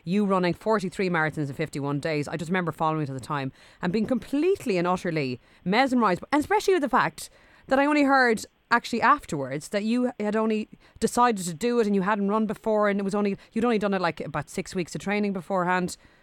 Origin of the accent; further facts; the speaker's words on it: Ireland; first language Irish; English is a second language; Right, I'm a native speaker, so it was actually my first language.